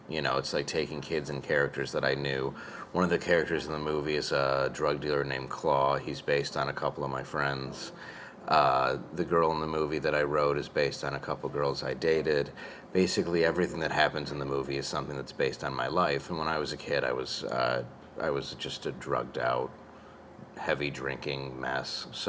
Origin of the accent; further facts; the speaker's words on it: Grosse Pointe Woods, Michigan, United States; I grew up in, Detroit, Michigan. I grew up in Grosse Pointe Woods, which is this, like, enclave of Detroit where it's sort of middle to upper class.